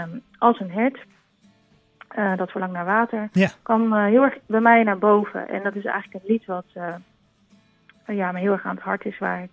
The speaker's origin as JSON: {"language": "Dutch", "town": "Delft", "region": "South Holland", "country": "Netherlands", "also_born_or_lived": "The Hague", "said": "Nee, ik kom uit Delft en Den Haag eigenlijk. Dus de andere kant."}